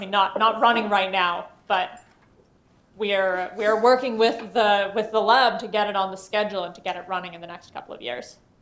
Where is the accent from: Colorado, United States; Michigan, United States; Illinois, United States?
Colorado, United States; now in Canada; I'm from Colorado. My family's Colombian, but moved to the States when I was young. Went to high school there, went to college at MIT, then went to Harvard for grad school